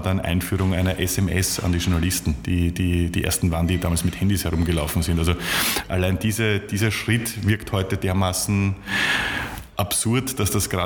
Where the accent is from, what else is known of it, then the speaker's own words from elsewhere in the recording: Vienna, Austria; die haben mich als Wiener sozusagen sehr schnell aufgenommen